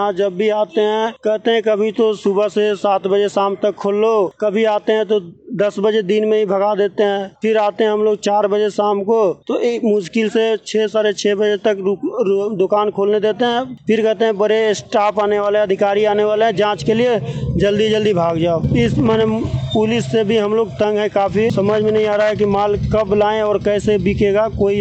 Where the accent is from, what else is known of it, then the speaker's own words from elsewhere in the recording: Bihar, India; moved away as an adult; now in Gurugram, India; मैं बिहार का रहने वाला हूं, सारण जिले का, जो कि मैं गुरुग्राम में 10 साल पहले आया था।